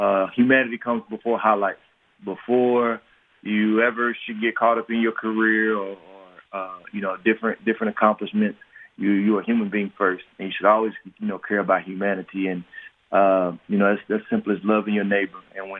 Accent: Mississippi, United States; But, you know, growing up in Mississippi and living in a more urban environment

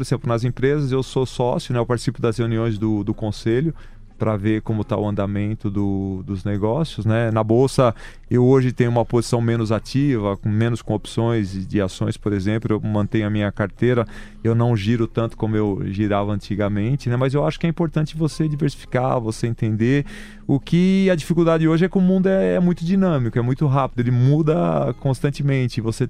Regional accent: Brazil; porque eu como brasileiro não nasci na Espanha, né

